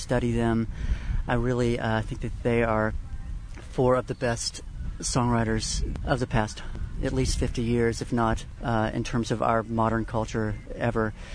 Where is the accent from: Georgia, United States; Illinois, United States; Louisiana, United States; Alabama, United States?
Alabama, United States; it's a true story about my life growing up in Alabama as a gay man.